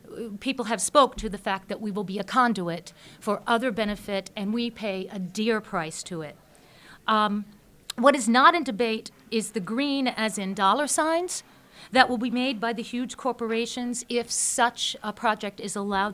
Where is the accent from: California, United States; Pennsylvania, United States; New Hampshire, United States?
New Hampshire, United States; Manchester; I'm from Manchester, New Hampshire, and I'm going to try to win those brevity points.